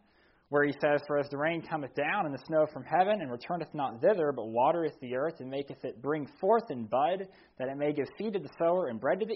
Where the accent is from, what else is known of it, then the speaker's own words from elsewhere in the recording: Green Pond, United States; We're from Green Pond. Oh, yeah, okay, you're local. We're local.